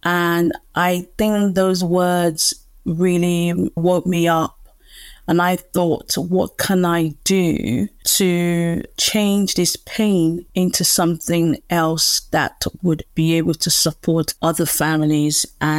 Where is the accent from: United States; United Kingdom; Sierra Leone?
United Kingdom; around with my culture as an British Nigerian, it was not something that we spoke about.